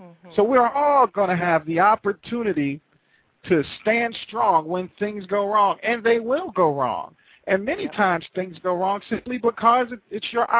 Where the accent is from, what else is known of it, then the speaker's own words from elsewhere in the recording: New York City, New York, United States; growing up in the Bronx, New York City, while it was the murder capital of the world, I didn't have a huge outlook for life. You know, where I was growing up and where I came from